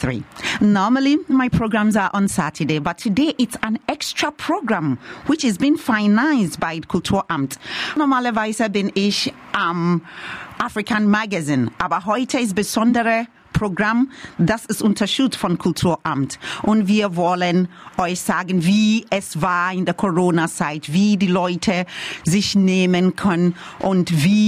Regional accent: Ghana; German is a second language; now in Germany; Ich komme aus Ghana, Westafrika.

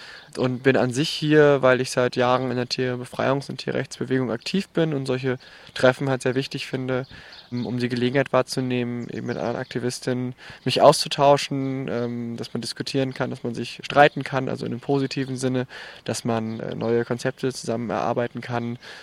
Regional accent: Northern Germany, Germany; Also ich komme aus Norddeutschland, bin also sehr, sehr weit angereist.

